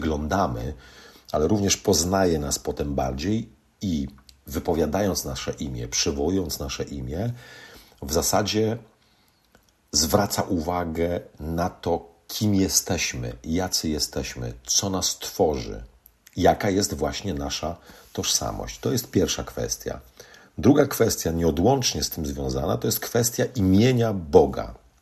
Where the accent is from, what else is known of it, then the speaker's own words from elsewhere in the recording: West Pomeranian Voivodeship, Poland; ja pochodzę z Pomorza Zachodniego, ale od wielu lat nie mieszkam na Pomorzu Zachodnim. Spoglądam na te ziemię z perspektywy Małopolski, z perspektywy Galicji.